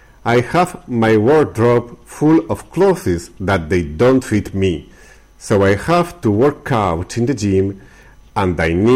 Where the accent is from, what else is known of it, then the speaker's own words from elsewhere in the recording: Valencia, Valencian Community, Spain; English is a second language; I'm from Valencia.